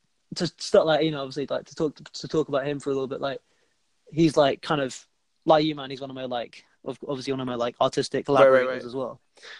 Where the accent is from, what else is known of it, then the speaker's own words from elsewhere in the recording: London, United Kingdom; oh yeah, I'm a Londoner, like I know my city